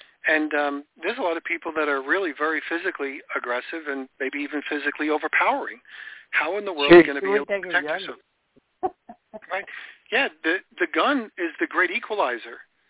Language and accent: English; New York, United States; I didn't grow up in a rich family. I grew up in New York, which is a pretty tough place to grow up. And I spent a lot of time on Long Island